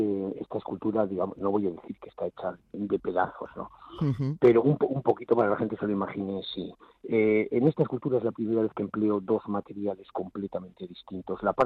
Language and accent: Spanish; Madrid, Community of Madrid, Spain; como madrileño, que vivo en Madrid